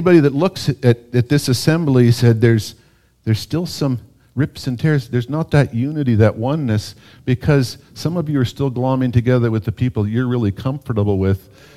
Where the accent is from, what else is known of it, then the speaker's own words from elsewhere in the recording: Western Canada, Canada; I'm from Western Canada and you're from Quebec.